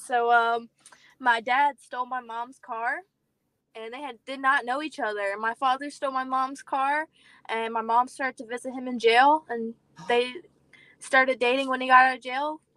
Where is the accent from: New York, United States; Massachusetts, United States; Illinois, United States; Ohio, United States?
Ohio, United States; Cincinnati; Yes, Cincinnati, Ohio.